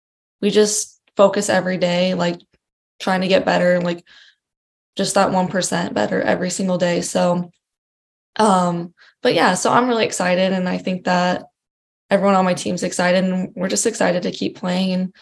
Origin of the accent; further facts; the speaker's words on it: Utah, United States; I played college soccer in Utah for a reason, and that's because I'm like from there and I wanted